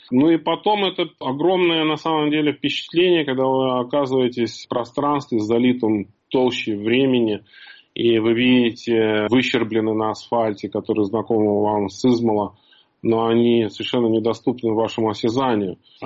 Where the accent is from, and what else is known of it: Absheron Peninsula, Azerbaijan; born or raised there